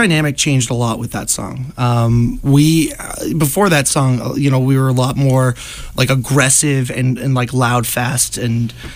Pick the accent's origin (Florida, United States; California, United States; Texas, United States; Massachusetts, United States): Massachusetts, United States; Lowell; we're from Lowell, Massachusetts. We are just a few buddies who got together to jam in Andy and Justin's living room a few years ago